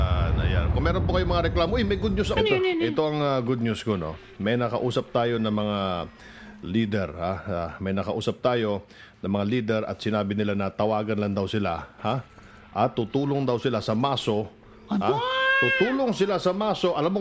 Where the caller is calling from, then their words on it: Biñan, Calabarzon, Philippines; talamak po ang weteng dito sa amin sa Barangay Timbao, Binyan, Laguna.